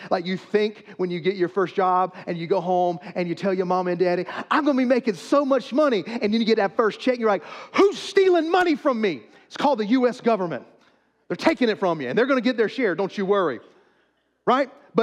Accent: St. Matthews, South Carolina, United States; We know what parades are. I'm from St. Matthew's. We have the Purple Martin Festival parade every year

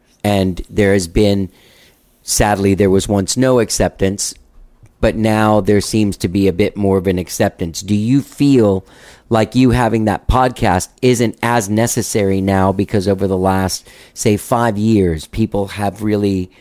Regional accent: Miami, Florida, United States; born there; I've never been to Cuba either. I was born in Miami. But my parents were born in Cuba.

